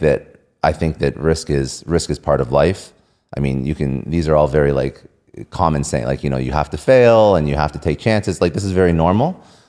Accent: Canada; I'm Canadian. So when you play hockey in the winter, then your summer sport is either baseball or soccer.

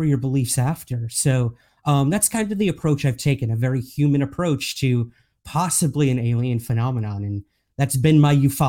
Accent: New York, United States; for me, growing up in New York, I was always going to New York City and seeing Broadway plays and stuff like that.

